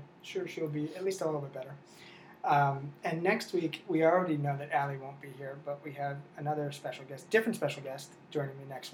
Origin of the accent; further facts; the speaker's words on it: Connecticut, United States; also born or lived in Rhode Island; now in Maine, United States; And I lived in Connecticut for most of my life. I went to school in Rhode Island, was there for a bunch of years during school and after, and then we moved to Maine.